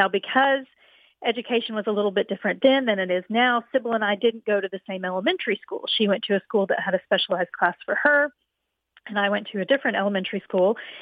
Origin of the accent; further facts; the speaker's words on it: Oklahoma, United States; She was born in the small town we grew up in Oklahoma